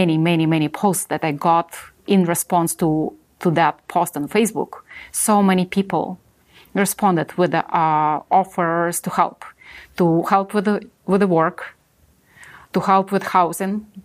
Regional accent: Ukraine; English is a second language; when I grew up in Soviet Ukraine

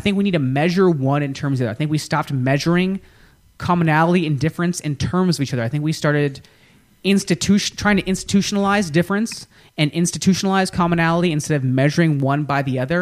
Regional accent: United States; I'm Hispanic American, and I'm a woman, and I'm gay.

